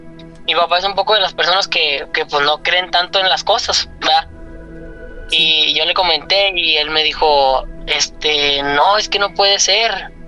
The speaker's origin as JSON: {"language": "Spanish", "town": "San Pedro", "region": "Coahuila", "country": "Mexico", "said": "soy de San Pedro, Coahuila."}